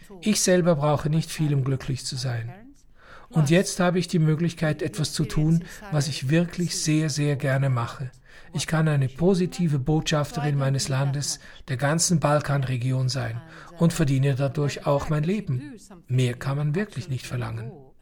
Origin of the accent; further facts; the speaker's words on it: Sarajevo, Federation of Bosnia and Herzegovina, Bosnia & Herzegovina; Aber ich habe die volle Unterstützung meiner Familie, auch wenn ich mal wieder ganz lange weg bin aus Sarajevo.